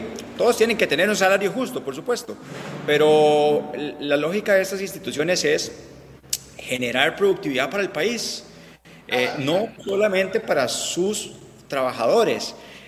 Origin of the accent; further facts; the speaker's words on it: Costa Rica; como diputados de la República, pero también como costarricenses